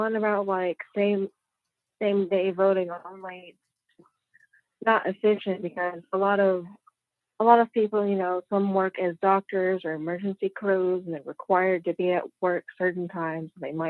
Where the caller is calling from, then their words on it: Cary, North Carolina, United States; I'm calling from Cary, North Carolina.